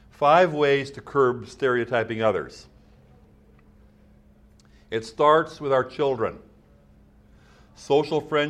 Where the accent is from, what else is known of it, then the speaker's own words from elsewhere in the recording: Midwest, United States; As I've said before, where I grew up in the Midwest, there were two types of people. There were Norwegians and those who should have been Norwegians.